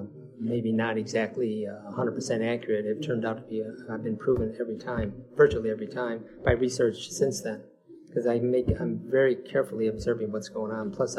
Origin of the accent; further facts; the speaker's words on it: Midwest, United States; accent: Midwest; And I said, does my Midwest accent show?